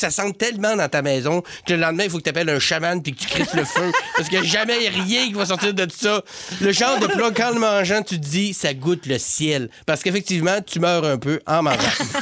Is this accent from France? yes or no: no; Quebec, Canada; je viens du Saguenay.